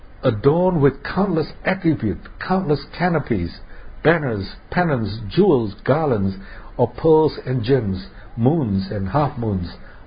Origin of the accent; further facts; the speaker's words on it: Semarang, Central Java, Indonesia; waktu saya kecil, saya besarnya di Semarang.